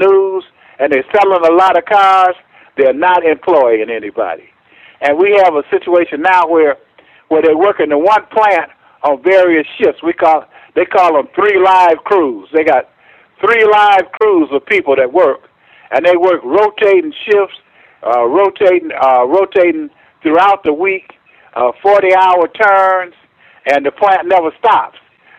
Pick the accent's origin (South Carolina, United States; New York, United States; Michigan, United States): Michigan, United States; Detroit; I was born in Detroit. I'm second generation. My parents were sharecroppers from Georgia.